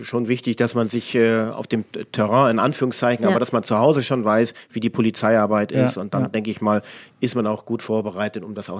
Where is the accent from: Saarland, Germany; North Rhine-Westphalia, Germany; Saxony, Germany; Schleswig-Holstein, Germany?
Schleswig-Holstein, Germany; Lübeck; moved away as an adult; Eingestellt in Lübeck, geboren in Lübeck, ganz genau. Ausbildung alles oben in Lübeck gemacht und nach der Grenzöffnung hat es mich dann hier runter nach Sachsen verschlagen.